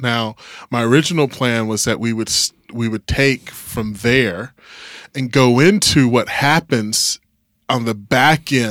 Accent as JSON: {"language": "English", "region": "the South", "country": "United States", "said": "I come from the South."}